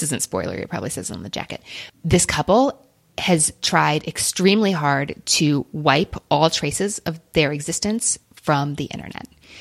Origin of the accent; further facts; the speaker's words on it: Alabama, United States; from Alabama.